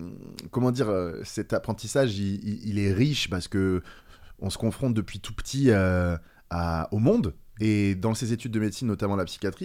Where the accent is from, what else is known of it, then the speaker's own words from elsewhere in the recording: Nouvelle-Aquitaine, France; en grandissant en Corrèze, donc un des départements le moins peuplé de France, il y a quand même un truc qui s'appelle le plateau de 1000 vaches là-bas, quoi.